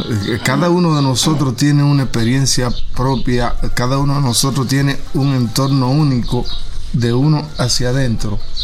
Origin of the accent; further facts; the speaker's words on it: Cuba